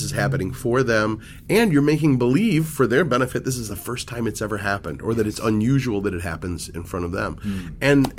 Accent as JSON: {"language": "English", "town": "St. Louis", "region": "Missouri", "country": "United States", "tie": "born or raised there", "also_born_or_lived": "Houston, United States / Detroit, United States", "said": "We moved from St. Louis, Missouri, to right outside of Houston, Texas, then back to St. Louis, then to Detroit, Michigan, then back to St. Louis."}